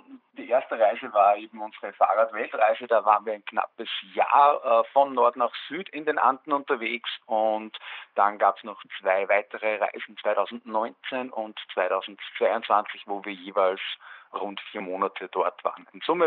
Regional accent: Steyr, Upper Austria, Austria; Wir kommen aus Steyr in Oberösterreich.

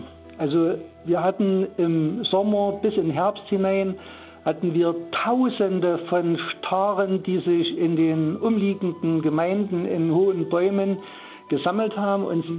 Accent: Dittersdorf, Germany; now in Plotten, Germany; Nee, ich stamme eigentlich aus Dittersdorf. Das ist 3,5 Kilometer entfernt. Und mich hat die Liebe nach Plotten verschlagen.

